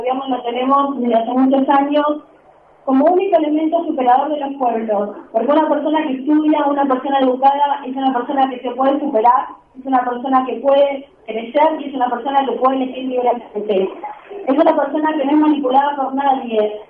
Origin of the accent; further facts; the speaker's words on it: Argentina; Esa parte de la historia que nosotros como argentinos nos tenemos que animar a revisar